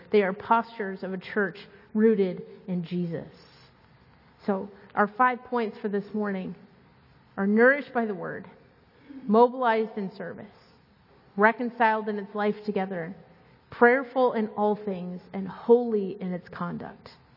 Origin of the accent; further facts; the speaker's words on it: Scotland, United Kingdom; not just because I'm Scottish.